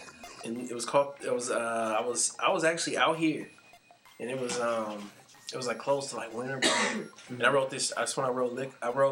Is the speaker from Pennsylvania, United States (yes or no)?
no; Oakland, California, United States; Yeah, born and raised.